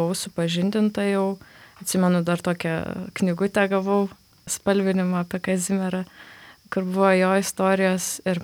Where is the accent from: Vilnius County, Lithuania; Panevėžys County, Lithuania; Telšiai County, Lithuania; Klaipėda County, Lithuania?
Panevėžys County, Lithuania; Panevėžys; aš esu iš Panevėžio ir Panevėžiai einu daugiausiai katedrą, kuri šiaip yra Kristaus Karaliaus katedra